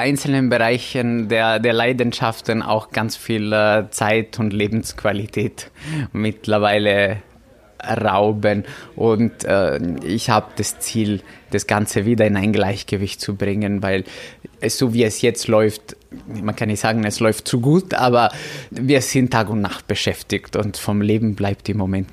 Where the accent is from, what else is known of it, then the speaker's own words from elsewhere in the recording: Italy; German is a second language; heute haben wir einen Kochkurs für mich als Italiener der besonderen Art durchgeführt